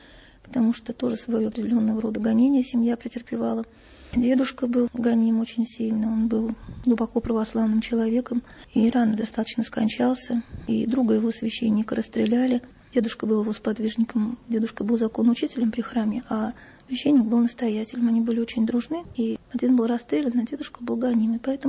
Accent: Zaraysk, Moscow Oblast, Russia; Город Зарайск, это Московская область.

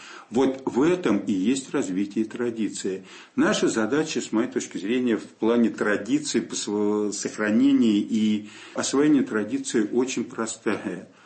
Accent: Moscow, Russia; как коренной москвич, и я действительно люблю свой город

